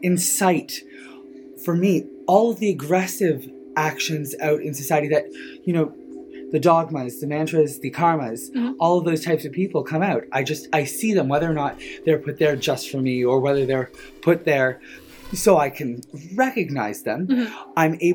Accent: Nova Scotia, Canada; I grew up in the Annapolis Valley.

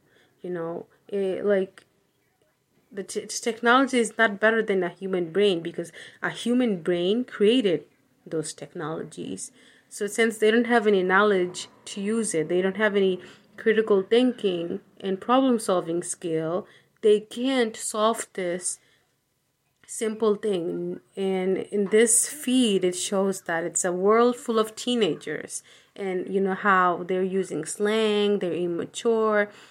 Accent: Hudson, United States; Hello, everyone. … I'm 18 years old, and I'm from Hudson.

